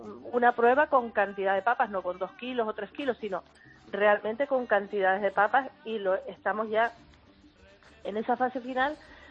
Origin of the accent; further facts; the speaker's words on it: San Miguel, Canary Islands, Spain; ahora mismo en mi pueblo, en San Miguel.